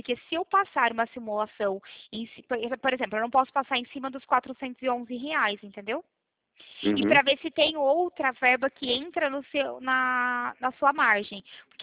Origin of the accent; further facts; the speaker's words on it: Mogi Guaçu, São Paulo, Brazil; Eu sou do Mogi Guaçu, interior de São Paulo.